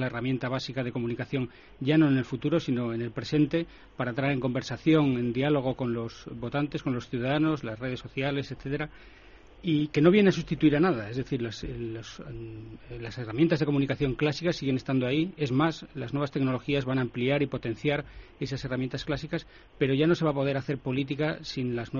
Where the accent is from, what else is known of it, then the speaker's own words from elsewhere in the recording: Oviedo, Asturias, Spain; Yo soy asturiano, soy de Oviedo.